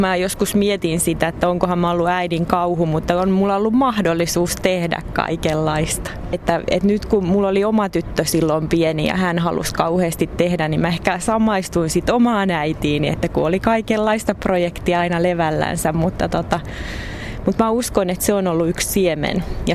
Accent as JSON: {"language": "Finnish", "region": "South Ostrobothnia", "country": "Finland", "said": "Mun juuret on tuolla Etelä-Pohjanmaalla aika lailla tiukasti."}